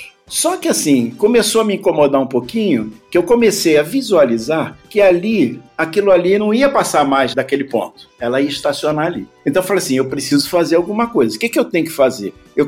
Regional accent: Rio de Janeiro, Brazil; born there; eu sou carioca de nascimento. Nasci no Rio de Janeiro, eu sou de descendência portuguesa e eu sou a terceira geração de músico da minha família

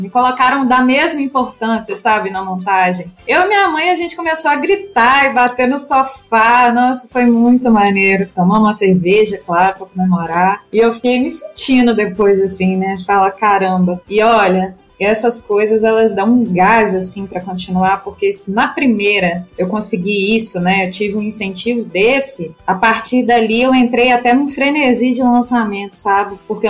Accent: Rodeiro, Minas Gerais, Brazil; Eu sou de Rodeiro.

